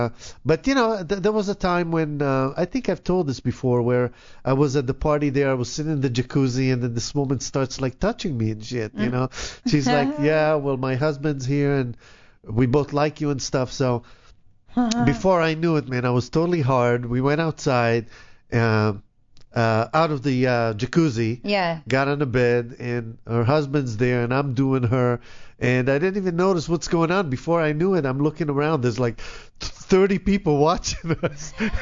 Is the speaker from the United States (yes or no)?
no; Israel; I'm from Israel originally.